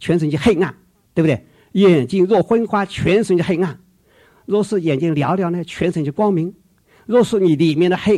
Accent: Hunan, China; 那么我是湖南人，我是毛主席的同乡，

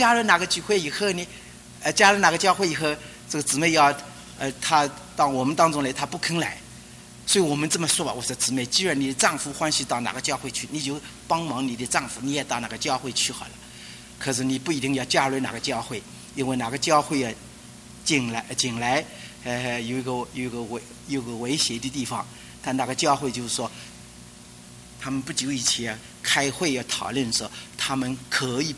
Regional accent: China; 意思说我们中国人说的说天天

